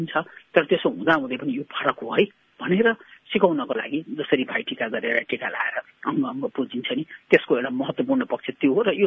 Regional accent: Kathmandu, Bagmati, Nepal; म काठमाडौँमै जन्मेर हुर्केको हुँ म केटाकेटी हुँदाखेरि यति बेला एकदमै चिसो बेला हुन्थ्यो तिहारमा।

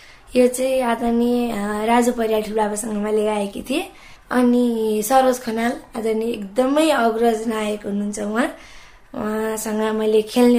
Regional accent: Bagmati, Nepal; now in Kathmandu, Nepal; कक्षा 9 पढ्छु। मेरो गाउँ चाहिँ काभ्रे हो अनि म यहाँ हाल अहिले काठमाडौँको कोठाटारमा बसिरहेकी छु।

